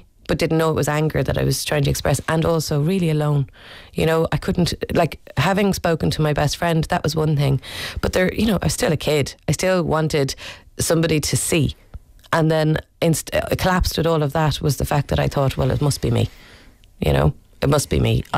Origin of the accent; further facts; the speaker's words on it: Ireland; as the Irish people, we're devils for avoiding the reality.